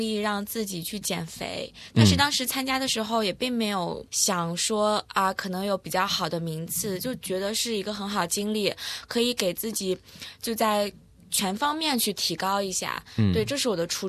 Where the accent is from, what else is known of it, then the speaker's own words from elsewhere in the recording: North China, China; 我是来自北方的嘛，所以我的性格非常的直率。